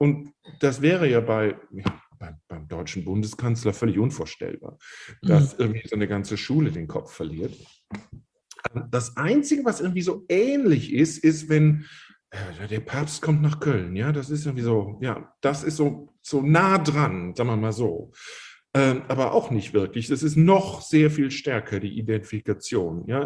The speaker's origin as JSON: {"language": "German", "country": "United Kingdom", "second_language": "German", "said": "Aber als Brite bin ich mittlerweile dafür, dass die Monarchie eine gute Institution ist"}